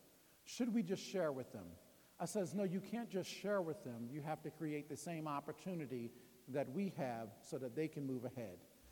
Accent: Ardmore, Pennsylvania, United States; also born or lived in Philadelphia; I grew up in Ardmore. I was born in Tasker Projects, but I grew up in Ardmore.

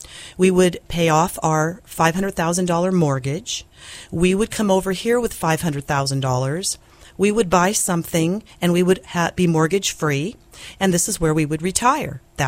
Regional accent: Yorba Linda, California, United States; Well, I am a native-born Southern Californian, and we ended up in Orange County, rural Orange County. And when I was eight, my mom and dad moved us to Yorba Linda, California. And it was extremely rural.

